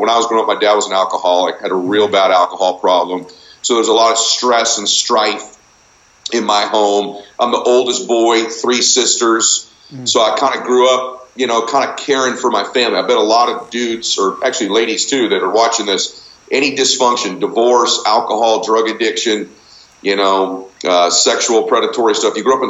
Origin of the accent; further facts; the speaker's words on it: Diamond Bar, California, United States; also born or lived in Boston; So I was born in Boston, but I grew up in Southern Cal and a town called Diamond Bar.